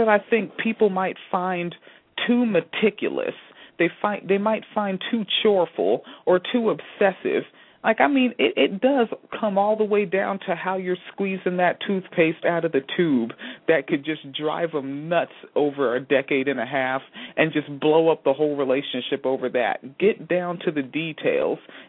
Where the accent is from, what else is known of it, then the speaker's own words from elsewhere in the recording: Washington, United States; I'm from Washington State. I grew up by the mountain, and I like the snow.